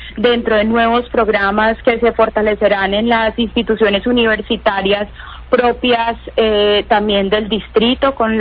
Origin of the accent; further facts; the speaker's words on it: Buga, Valle del Cauca, Colombia; yo nací en Buga Valle, llegué a Cali a los 16 años a estudiar en la Universidad del Valle.